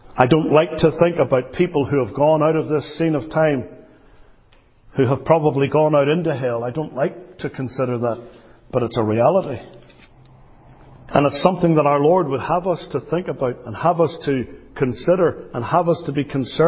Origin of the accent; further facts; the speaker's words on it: Northern Ireland, United Kingdom; When I was a young man growing up in Northern Ireland